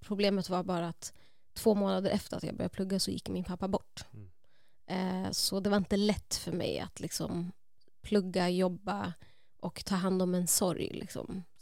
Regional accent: Uppsala, Uppsala County, Sweden; jag är uppvuxen i Gottsunda, Uppsala.

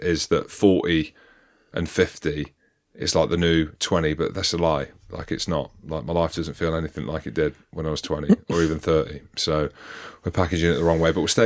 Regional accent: Scotland, United Kingdom; I'm Scottish.

